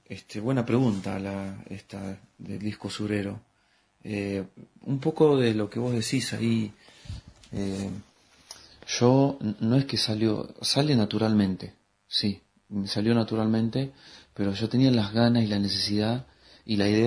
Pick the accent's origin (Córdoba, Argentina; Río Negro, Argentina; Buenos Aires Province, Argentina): Buenos Aires Province, Argentina; Pellegrini; born there; Yo nací en Pellegrini, provincia de Buenos Aires, un pueblo muy campero